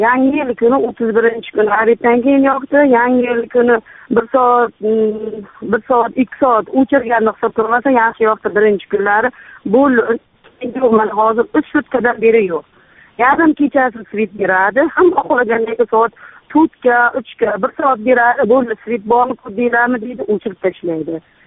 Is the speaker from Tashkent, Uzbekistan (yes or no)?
no; Yakkabog', Qashqadaryo Region, Uzbekistan; Qashqadaryoni Yakkabog'idanman.